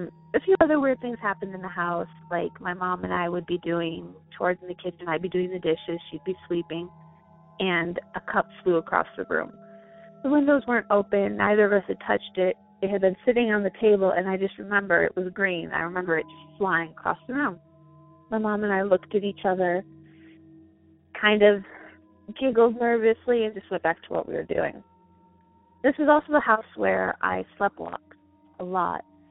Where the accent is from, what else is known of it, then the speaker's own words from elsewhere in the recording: Michigan, United States; now in Idaho, United States; I live in Idaho. I'm originally from Michigan, and that's where this story actually takes place.